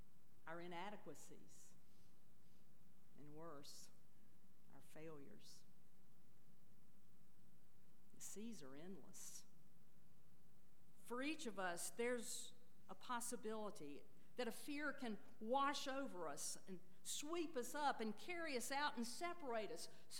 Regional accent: Florida, United States; I grew up in Florida. As a family, my family would go every year to Central Florida and spend several weeks at the lake there.

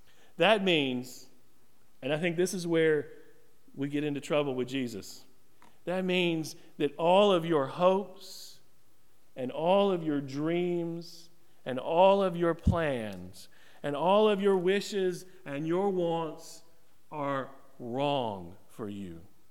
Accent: Whiteville, North Carolina, United States; In my hometown of Whiteville, there was a famous house, this Main Street house that was being built for 10 years, 15 years

